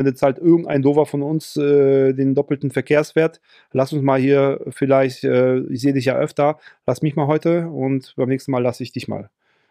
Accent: North Rhine-Westphalia, Germany; irgendwo bei uns im Ruhrgebiet

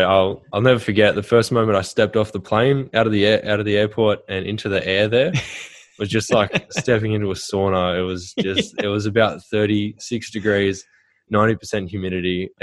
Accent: Pambula, New South Wales, Australia; Yeah. So it's such a good spot. It's right on the beach, and we've got the Kosciuszko National Park, which is the main spot for skiing in Australia, is 2 hours away.

